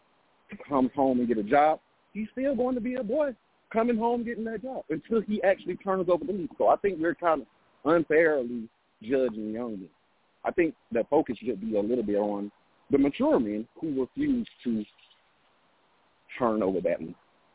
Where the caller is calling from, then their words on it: Atlanta, Georgia, United States; I'm calling from Atlanta.